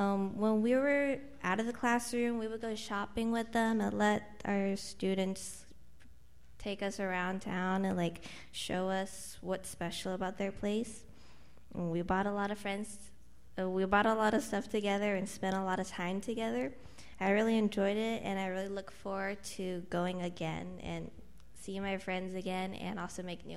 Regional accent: United States; my relatives, they know we come from America, so they won't judge us on the way we spoke

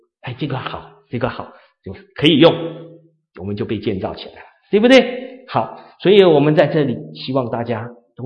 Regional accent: Taiwan; 我小时候我是在台湾长大。我们在台湾的时候，那时候我年轻的时候啊，很小，大概40年前。

